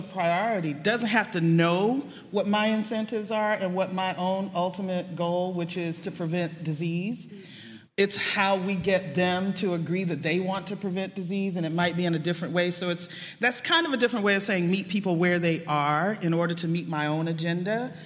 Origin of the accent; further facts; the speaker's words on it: Georgia, United States; I'm one of those born and raised in Georgia from the Deep South, which is way more than a geographic distinction.